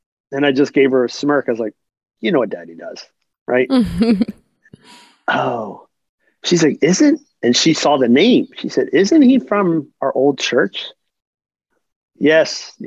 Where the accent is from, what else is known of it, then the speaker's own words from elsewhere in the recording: Philadelphia, Pennsylvania, United States; I'm from Philly.